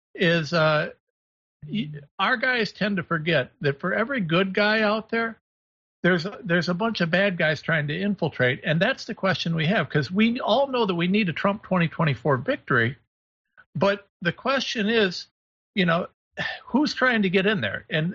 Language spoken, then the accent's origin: English; Ohio, United States; I'm a nobody from Ohio, right?